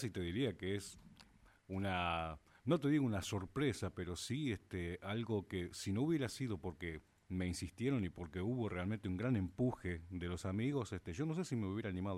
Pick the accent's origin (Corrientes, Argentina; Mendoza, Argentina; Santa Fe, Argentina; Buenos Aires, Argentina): Buenos Aires, Argentina; also born or lived in La Rioja; si bien soy nacido en Buenos Aires, desde los 13 años hasta los casi 30 viví en La Rioja.